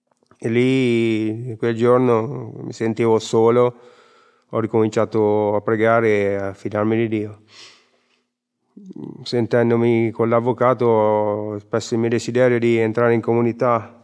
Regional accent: Perugia, Umbria, Italy; ho 43 anni, vengo da Perugia.

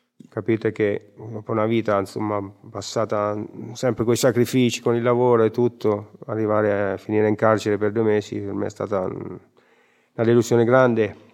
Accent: Perugia, Umbria, Italy; ho 43 anni, vengo da Perugia.

